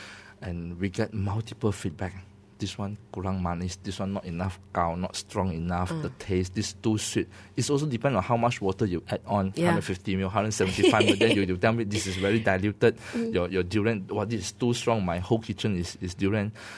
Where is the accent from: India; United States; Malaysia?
Malaysia; I'm Malaysian, so if I love it